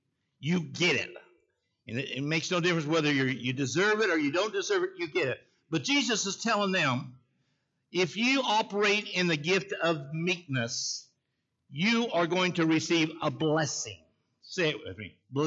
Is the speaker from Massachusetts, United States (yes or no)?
no; Oklahoma, United States; born there; Now, I was born in Oklahoma, so be cool.